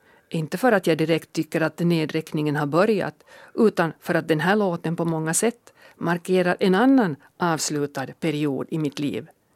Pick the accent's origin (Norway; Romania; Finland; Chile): Finland; Kimito, Southwest Finland; Jag är född på Kimito och började min skolgång i Helgeboda folkskola ute på den västra udden av ön.